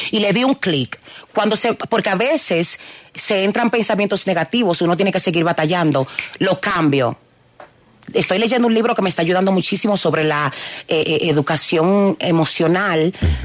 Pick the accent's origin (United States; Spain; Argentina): United States; New York; Mis hermanos, yo me crié en Nueva York.